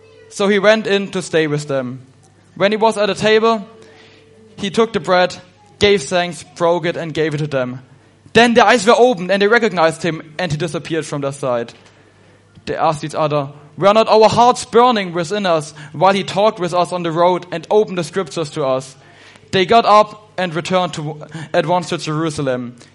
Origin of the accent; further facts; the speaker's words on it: Germany; English is a second language; So as I'm from Germany, my accent may sound a little bit odd to you.